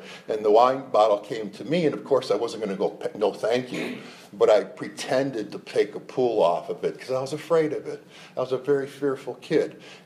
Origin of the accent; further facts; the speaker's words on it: Chicago, Illinois, United States; Through growing up in Chicago, we were a poor family. Of course, I didn't know it. The entire block was in the same thing as us.